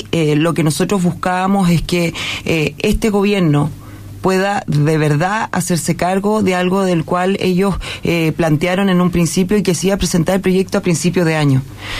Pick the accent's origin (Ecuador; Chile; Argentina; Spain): Chile; Somos chilenos